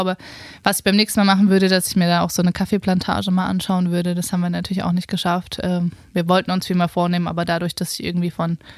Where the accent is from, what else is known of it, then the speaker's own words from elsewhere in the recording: Germany; ich komme aus Deutschland